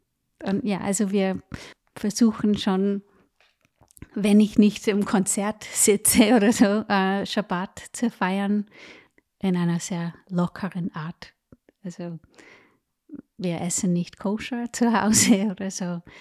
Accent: California, United States; German is a second language; now in Vienna, Austria; Ich bin aufgewachsen in Kalifornien in einer riesen Synagoge mit über 1000 Familien

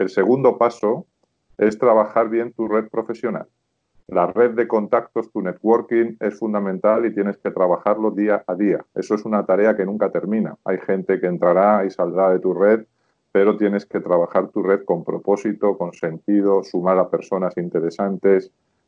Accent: Spain; moved away as an adult; now in Chile; yo soy primero español, por mi acento me delatará, aunque vivo en Chile desde hace 8 años

